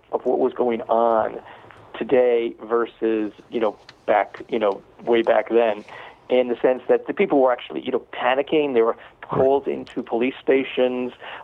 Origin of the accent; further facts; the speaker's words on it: New York, United States; I grew up on Long Island, and we had actually five stations out there.